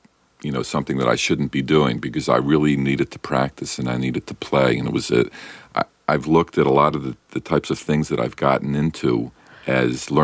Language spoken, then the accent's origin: English; United States; they can tell I'm an American from my accent, but no, I've toned it down.